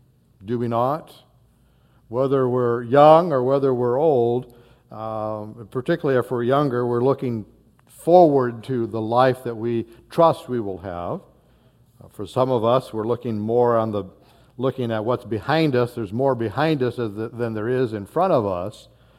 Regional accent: Montana, United States; now in Kansas, United States; Some have thought that we made a momentous decision when we moved from Northwest Montana to the flatlands of Kansas. Because the look on their face when we would say where we were from, it was like, why'd you do that?

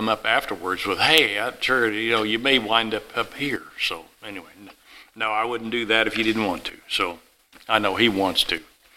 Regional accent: Kansas, United States; But you know, the Wizard of Oz, us from Kansas, since we're from Kansas, we just love that story, don't we?

